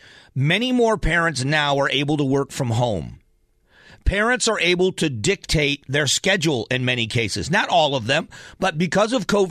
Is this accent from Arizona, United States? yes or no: yes; Arizona, United States; where I grew up, my hometown where I grew up, is helping my home. There's a connection for me that I love the fact that this is going to happen, that they're coming to Arizona to do this.